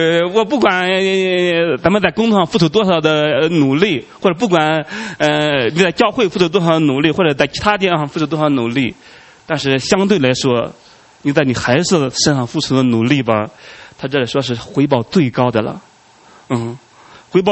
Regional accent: China; 我们中国人可能都有这样担忧

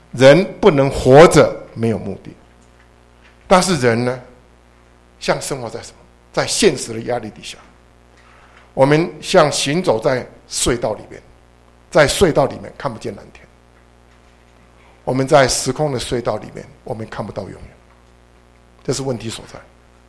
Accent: Taiwan; 过去啊，我是台湾来的。

